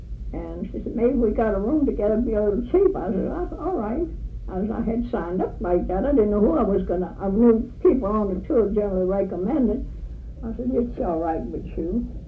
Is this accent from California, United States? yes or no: no; New Orleans, Louisiana, United States; I was from New Orleans. And wasn't that coincidence?